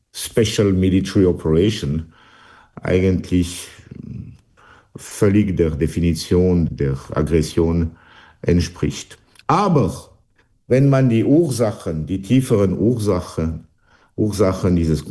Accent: Switzerland; Teil unserer Identität ist als Schweizer.

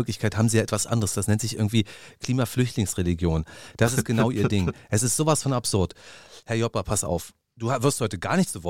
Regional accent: Berlin, Germany; Aber ich bin aus Neukölln und ich bin hier groß mit Zylinder, ihr Bitches.

